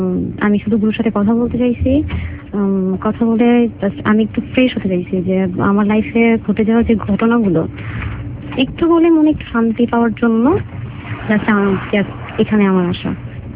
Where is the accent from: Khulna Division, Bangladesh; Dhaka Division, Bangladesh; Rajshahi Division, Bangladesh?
Dhaka Division, Bangladesh; Dhaka; born there; আমার জন্ম ঢাকা।